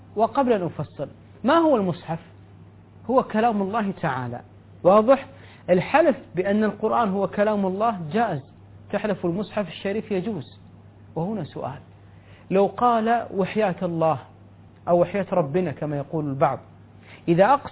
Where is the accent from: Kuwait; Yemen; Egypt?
Kuwait; لعلها عرفا عندنا في الكويت، تتكلم عن بلدي، تطعم عشر مساكين